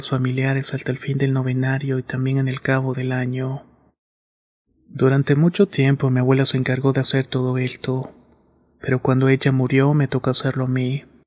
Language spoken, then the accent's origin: Spanish; Guerrero, Mexico; soy de un pueblo de la región de la costa de Guerrero. Aquí la mayoría somos afrodescendientes, o sea que somos negros costeños y sentimos mucho orgullo.